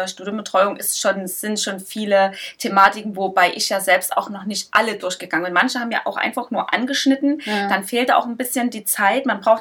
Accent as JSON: {"language": "German", "region": "Saxony", "country": "Germany", "accent": "Saxon", "said": "Das Einzige, wo ich tatsächlich immer ein bisschen Angst habe, ist mein Dialekt."}